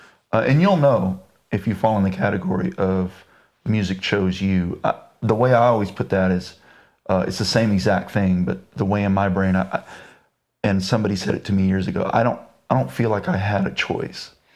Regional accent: Kerrville, Texas, United States; outside the 14 by 10 foot trailer that I spent several years growing up in Kerrville South.

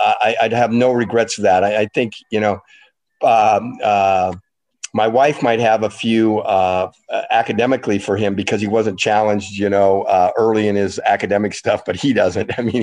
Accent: Spokane, Washington, United States; I don't know that I'd still be married if Darcy and I, you know, both born and raised in Spokane, all had our own cronies, our own friends.

